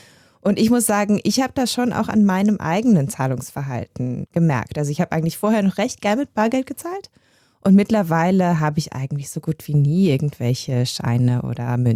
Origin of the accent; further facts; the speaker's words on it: Germany; ich komme ja aus Deutschland, wie man hört